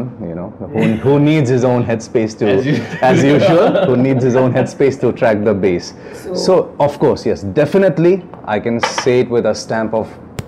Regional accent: Assam, India; first language Assamese; English is a second language; I wanted to do something out of my own community, that is singing in Assamese, which is my mother tongue.

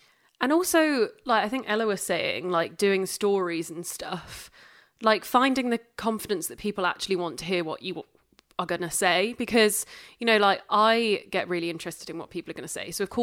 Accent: Yorkshire and the Humber, United Kingdom; I'm from Yorkshire, so I sound posh.

